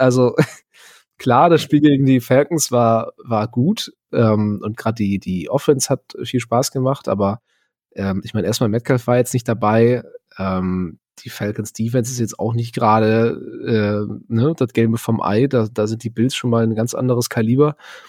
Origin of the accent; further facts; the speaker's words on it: Germany; Ich bin Deutscher mit Leib und Seele.